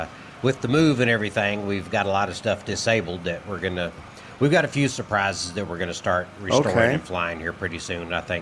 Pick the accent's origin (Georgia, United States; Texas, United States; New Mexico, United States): Texas, United States; Houston; I am from Houston, Texas, or Pearland, south of Houston